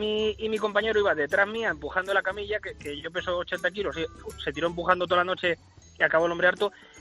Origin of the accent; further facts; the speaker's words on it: Munera, Castilla-La Mancha, Spain; en un pueblo, en mi pueblo, en Albacete, en Munera.